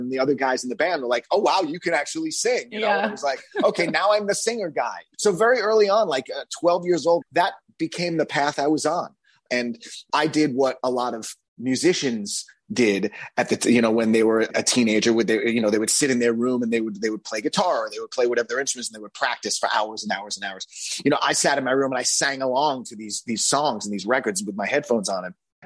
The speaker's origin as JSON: {"language": "English", "town": "Long Island", "region": "New York", "country": "United States", "tie": "born or raised there", "said": "Idina and I grew up together on Long Island."}